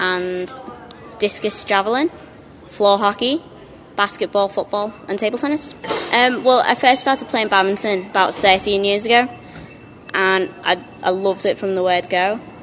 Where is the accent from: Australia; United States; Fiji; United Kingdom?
United Kingdom; I'm from Great Britain